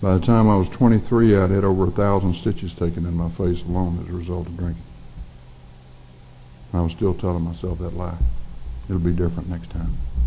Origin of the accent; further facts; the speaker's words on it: North Carolina, United States; I'm being locked up on a regular basis in the Wake County Jail in my hometown, where my daddy's on the Board of Deacons for 55 years